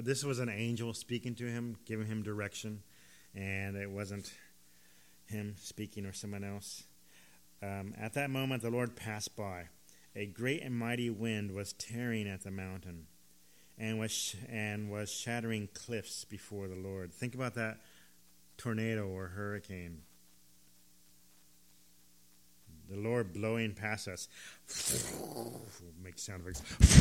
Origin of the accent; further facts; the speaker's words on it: California, United States; Anybody been in an earthquake? I'm from California.